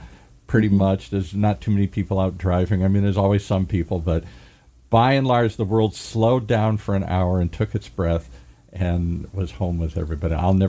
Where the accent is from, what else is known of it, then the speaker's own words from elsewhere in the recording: Midwest, United States; I grew up in the Midwest, and it's snowing.